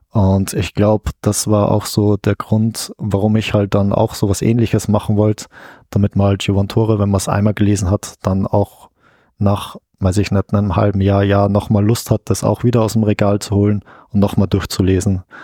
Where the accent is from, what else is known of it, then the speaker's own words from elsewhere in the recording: Austria; now in Germany; Also ich bin dann von Österreich nach Deutschland gezogen, weil Österreich, da bin ich halt geboren, da komme ich her.